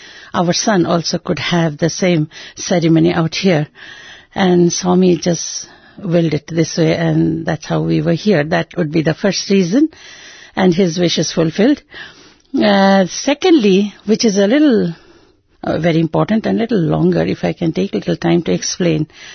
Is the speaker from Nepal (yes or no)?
yes; Nepal; from Nepal. I am here for the Upanayanam ceremony of my son, along with my husband … my son is